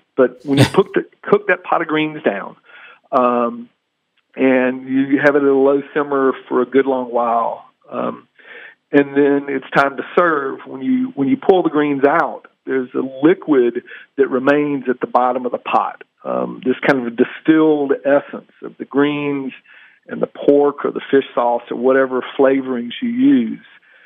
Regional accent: the South, United States; But beyond that, as a Southerner, you know, if I focus just solely upon American creativity

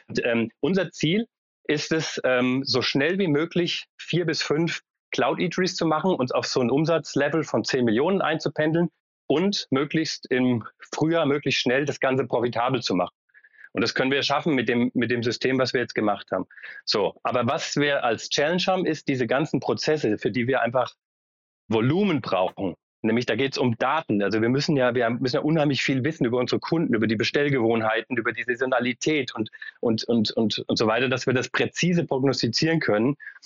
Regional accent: Frankfurt, Hesse, Germany; now in Berlin, Germany; ich komme selbst aus Frankfurt, bin jetzt wieder in Berlin

